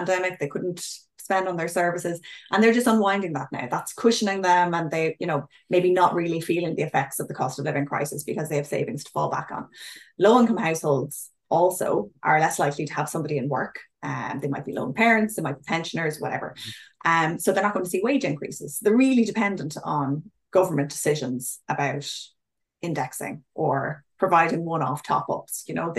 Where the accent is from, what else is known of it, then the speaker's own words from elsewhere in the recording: Ireland; but we're not really outside it in Ireland. I mean, it really affects us as well.